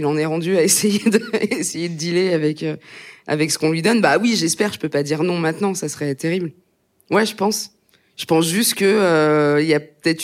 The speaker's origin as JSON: {"language": "French", "region": "Grand Est", "country": "France", "tie": "born or raised there", "said": "j'ai fait de l'athlétisme quand j'étais au collège, dans l'Aube, là où j'ai grandi"}